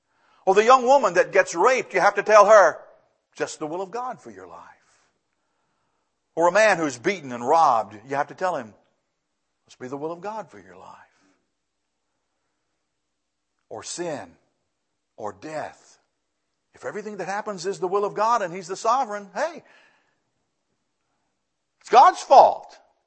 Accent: Lynchburg, Virginia, United States; born there; I was born in Lynchburg, Virginia, USA. I didn't choose that.

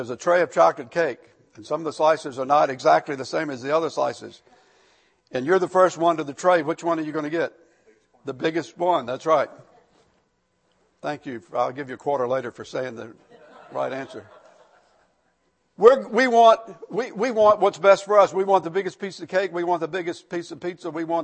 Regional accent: Richmond, Virginia, United States; I'm from Richmond, and we did things different in Richmond

